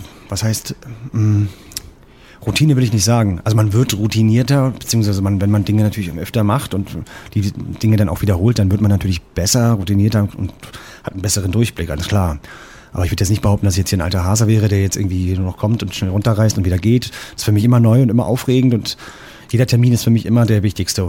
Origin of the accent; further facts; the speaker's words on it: East Germany, Germany; Also ich bin ja Ossi, das kann ich ganz klar sagen.